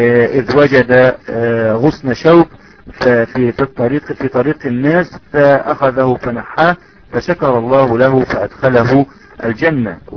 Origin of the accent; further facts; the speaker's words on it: Egypt; كما نقول نحن في عندنا في مصر حاجة و70 شعبة